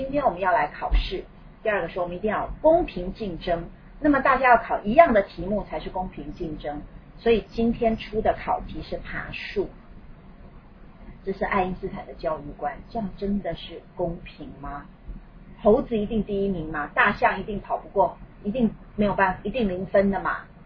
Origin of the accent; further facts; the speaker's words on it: Yilan County, Taiwan; born there; 因为我是在宜兰出生的